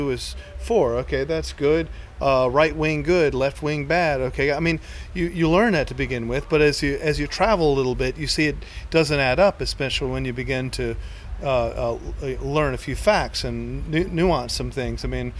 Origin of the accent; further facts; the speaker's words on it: the South, United States; Yeah, and I grew up in the South, and the working class South at that.